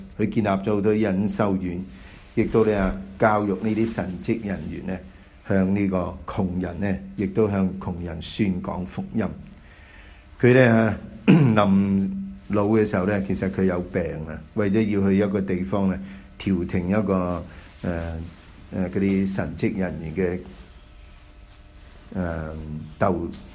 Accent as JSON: {"language": "Chinese", "country": "China", "said": "这些一些我们中国人讲道，有自己的规律"}